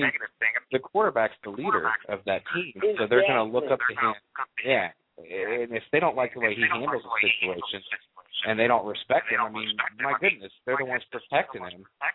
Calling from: Columbus, Ohio, United States; I'm calling from Columbus, Ohio.

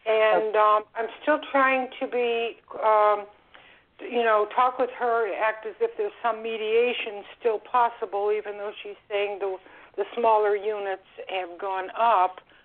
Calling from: Florida, United States; I'm calling from Florida.

